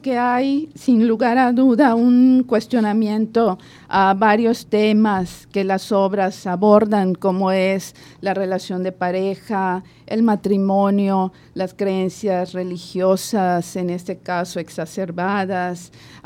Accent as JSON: {"language": "Spanish", "region": "Yucatán", "country": "Mexico", "said": "las referencias a lo local, lo que nos es próximo como yucatecos."}